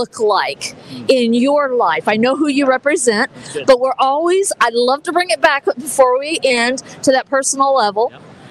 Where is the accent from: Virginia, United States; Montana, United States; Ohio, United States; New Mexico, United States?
Ohio, United States; I'm from Ohio, and I know some homeschooling moms who are co-op leaders